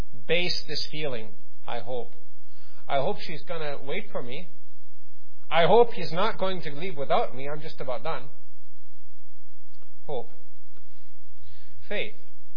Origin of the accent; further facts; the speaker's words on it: Russia; moved away; We came from Russia with $100 US and a credit card. It's been 7 years since we've been gone.